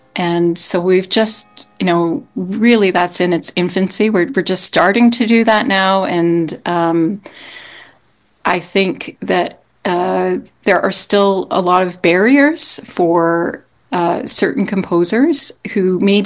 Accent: Canada; I think that there is something significant about being a Canadian composer.

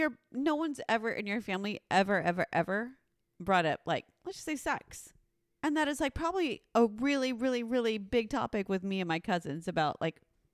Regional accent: Texas, United States; we, you're Jewish, I'm Mexican. You come from New York, I'm from Texas.

